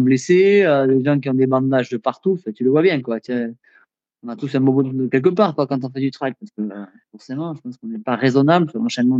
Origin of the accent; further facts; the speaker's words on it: Nouvelle-Aquitaine, France; ici chez nous au Pays Basque